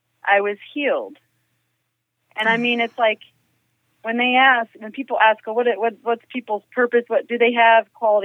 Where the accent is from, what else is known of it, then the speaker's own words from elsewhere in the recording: Florida, United States; I had a little bit of family in Florida at the time. I'm originally from Florida.